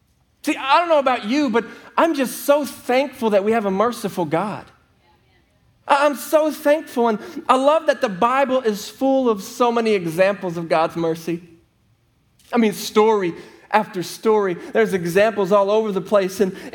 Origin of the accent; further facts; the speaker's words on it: Colorado, United States; You know, I was born and raised in Colorado, and it's so beautiful there.